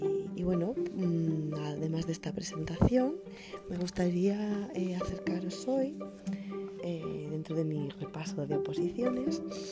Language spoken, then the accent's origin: Spanish; León, Castile and León, Spain; now in Madrid, Spain; Soy leonesa, adoptada en Madrid, pero nómada por naturaleza.